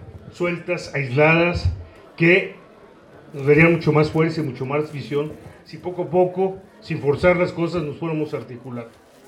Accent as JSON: {"language": "Spanish", "region": "Oaxaca", "country": "Mexico", "said": "porque la mayoría de los autores venimos de Oaxaca"}